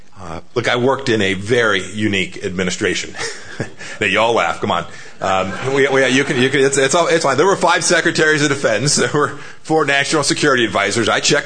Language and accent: English; California, United States; Well, I grew up in Southern California.